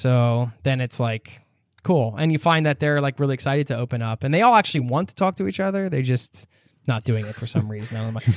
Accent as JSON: {"language": "English", "country": "United States", "said": "But I'm American. I'm super chatty, right?"}